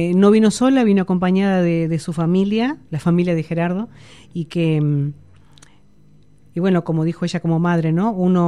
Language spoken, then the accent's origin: Spanish; Uruguay; como ciudad, como pueblo, como uruguayos que somos